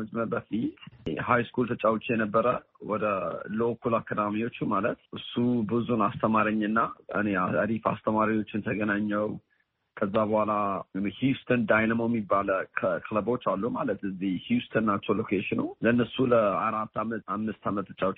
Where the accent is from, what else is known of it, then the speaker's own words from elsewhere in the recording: Addis Ababa, Ethiopia; also born or lived in Arba Minch; now in United States; ያደኩት የተወለድኩት ቦታው አርባ ምንጭ ነው። ከአርባ ምንጭ ወደ አዲስ አበባ 7 ወይ 6 ወደዛ መጠንና ከአዲስ አበባ እዛ ነው በቃ ያደግኩት። ብዙ ትምህርት ቤት የሄድኩት እዛ አካባቢ ነው። እና … ከአዲስ አበባ እና ከአርባ ምንጭ።